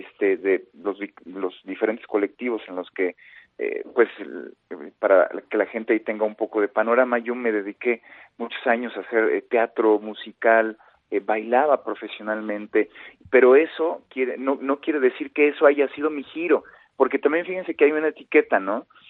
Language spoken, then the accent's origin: Spanish; Nezahualcóyotl, State of Mexico, Mexico; born there; Sí, yo nací en Nesa. Yo ya nací aquí en Nesa, en un hospital en la colonia La Perla.